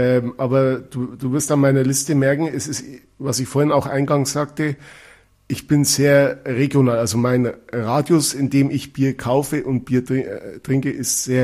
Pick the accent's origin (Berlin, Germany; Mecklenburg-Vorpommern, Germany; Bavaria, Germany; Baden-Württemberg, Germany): Bavaria, Germany; Das ist was, wo ich stolz drauf bin, als Bayer oder als Franke